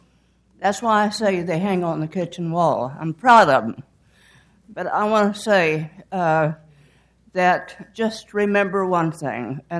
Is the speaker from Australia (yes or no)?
no; Arkansas, United States; I was born in Arkansas in 1919 on a 65-acre farm. I grew up on the farm knowing what it's like to be on the short end of the hoe